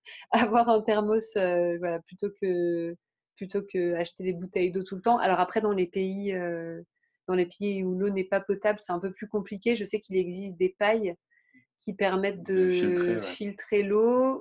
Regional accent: Paris, Île-de-France, France; vu que j'ai grandi à Paris, en région parisienne

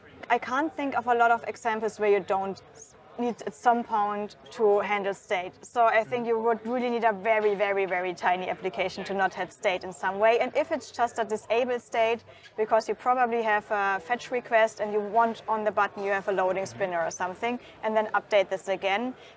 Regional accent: Munich, Bavaria, Germany; English is a second language; Hi, I'm from Munich.

